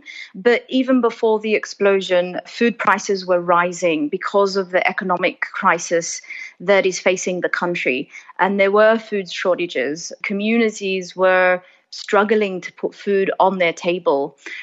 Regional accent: Australia; I'm Lebanese Australian

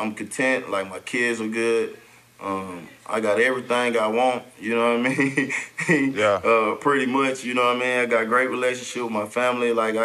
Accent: Atlanta, Georgia, United States; Everybody, I grew up in Bankhead Projects, where … them from.

